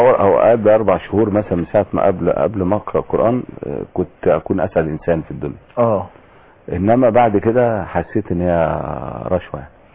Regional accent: Upper Egypt, Egypt; انا من الصعيد

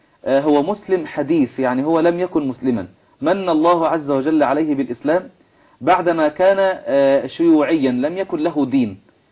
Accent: Egypt; يعني زي كلية الحقوق عندنا في مصر كلية القانون.

